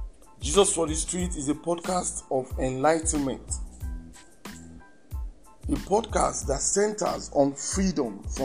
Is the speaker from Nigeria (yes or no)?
yes; Lagos, Nigeria; from Lagos, Nigeria.